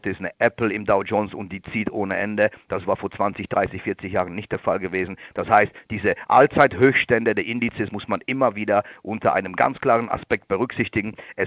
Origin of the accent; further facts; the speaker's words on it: Germany; now in Switzerland; Ich bin Deutscher, aber ich sage auch in der Schweiz lebender Deutscher